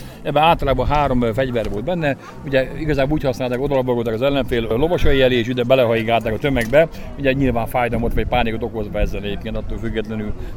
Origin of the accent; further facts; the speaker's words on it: Eger, Heves, Hungary; ugye én egri vagyok, csak onnan költöztem a Várpataláról, Egerbe költöztem